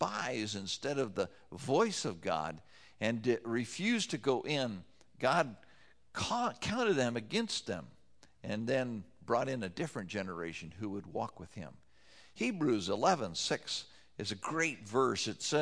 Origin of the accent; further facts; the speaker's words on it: Wyoming, United States; I grew up in Wyoming, and a favorite haunt of mine was the Bighorn Mountains that were right next to the town where I lived